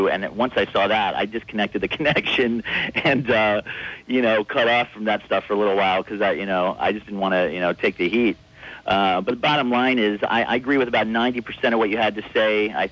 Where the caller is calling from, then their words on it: Philadelphia, Pennsylvania, United States; in Philly.